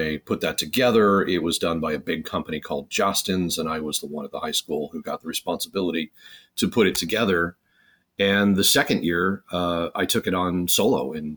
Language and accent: English; Chicago, Illinois, United States; born there; Well, I was born in Chicago.